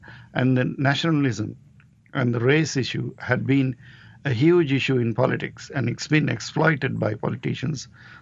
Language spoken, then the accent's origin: English; Colombo, Western Province, Sri Lanka; I grew up in Sri Lanka, in the capital, Colombo. I had Tamil friends and I grew up with them